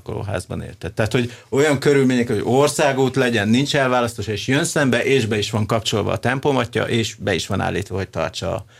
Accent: Szarvas, Békés, Hungary; én azért tótozok, mert én egy tótvidékről származok.

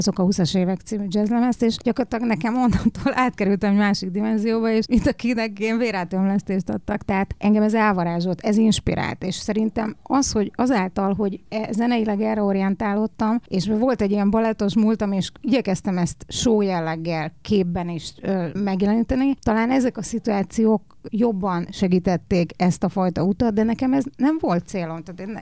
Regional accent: Hungary; hogyha én magyarnak születtem, annak oka

